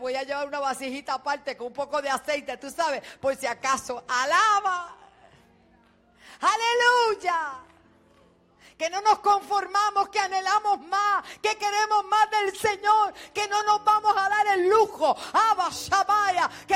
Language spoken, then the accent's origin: Spanish; Puerto Rico; la condición de nuestro país. Los problemas que tenga el gobierno, eso no es ajeno, nosotros somos parte de un Puerto Rico